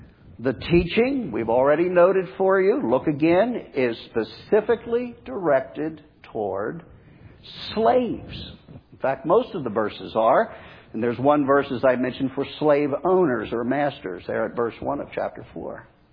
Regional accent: New Jersey, United States; slavery was still legal in my home state of New Jersey. An embarrassing but true fact for a northerner like myself.

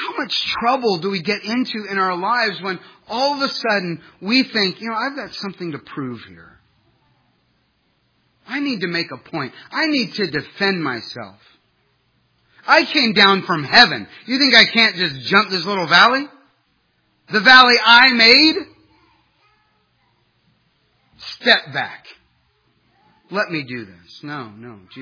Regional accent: Ohio, United States; Growing up in Ohio, we were enamored with the legend of Cornelius Darnell

